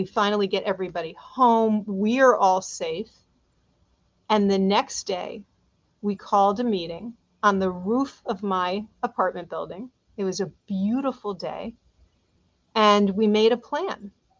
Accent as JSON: {"language": "English", "town": "New York City", "region": "New York", "country": "United States", "said": "I'm from the Upper West Side, going to get a taxi to go all the way downtown"}